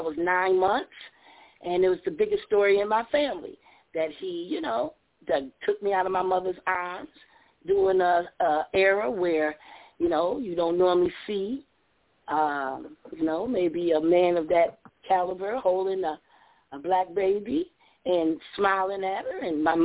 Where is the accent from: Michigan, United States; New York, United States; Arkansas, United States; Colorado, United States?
New York, United States; Buffalo; I grew up in Buffalo where there was a lot of rioting and a lot of diversions and disputes going on